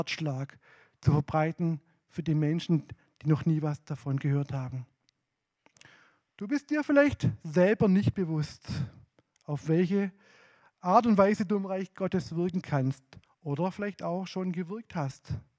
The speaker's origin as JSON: {"language": "German", "region": "Baden-Württemberg", "country": "Germany", "said": "Ich komme ja aus dem Heckengäu bei Herrenberg und da gibt es viele Obstbäume."}